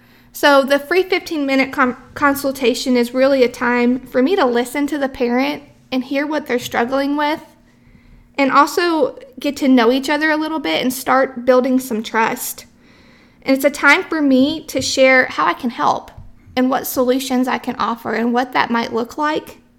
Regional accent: West Virginia, United States; also born or lived in Tennessee; I moved to Tennessee from West Virginia. So okay. I've actually lived in Virginia, West Virginia, and Tennessee.

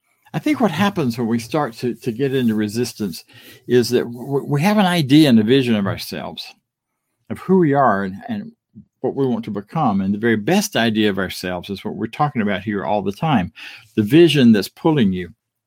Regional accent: Florida, United States; I grew up in Florida. We saw boats all the time.

